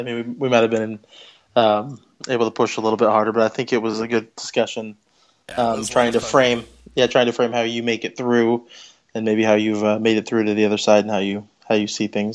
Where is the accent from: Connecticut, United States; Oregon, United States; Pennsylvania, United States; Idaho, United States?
Idaho, United States; Yeah, so I'm originally from Idaho. I'm from Treasure Valley, Idaho, in near Boise.